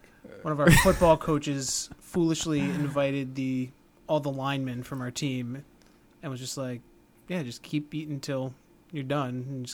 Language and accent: English; New York, United States; I'm from New York.